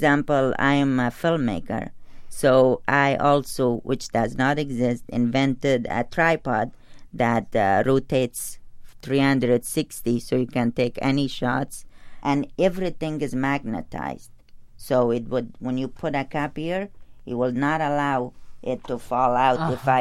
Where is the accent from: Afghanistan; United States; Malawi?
Afghanistan; And I'm from Afghanistan